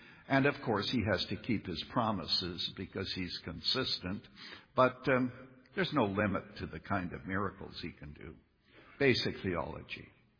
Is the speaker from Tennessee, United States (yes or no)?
no; Illinois, United States; So I come from Illinois.